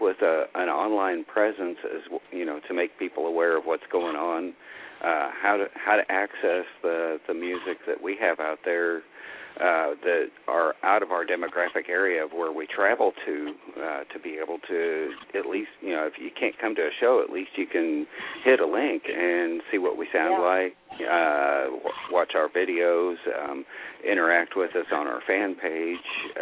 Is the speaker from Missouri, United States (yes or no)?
yes; Kansas City, Missouri, United States; now in Branson, United States; I was raised in Kansas City and transplanted to the Branson area.